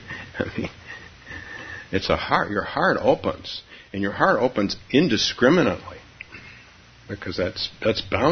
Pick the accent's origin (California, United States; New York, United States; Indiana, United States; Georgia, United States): California, United States; San Francisco; moved away; I'm also from San Francisco. Although I've been gone a long time.